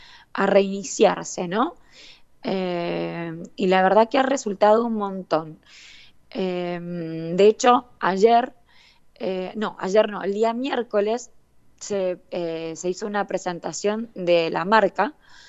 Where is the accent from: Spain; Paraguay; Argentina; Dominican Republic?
Argentina; La Plata, Buenos Aires Province; now in Mendoza, Argentina; soy platense también.